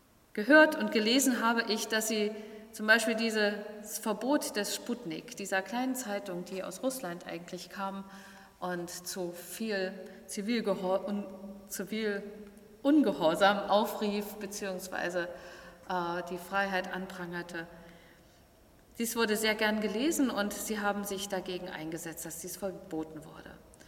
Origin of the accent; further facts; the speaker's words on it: East Germany, Germany; Ich bin selber in der DDR-Zeit groß geworden